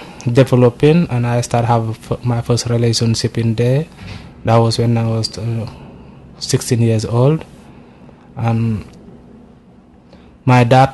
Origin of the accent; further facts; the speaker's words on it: Senegal; moved away as an adult; now in United Kingdom; I'm from Senegal. I'm 24 years old. I've been in UK for 3 years now. Came in UK in December 2008.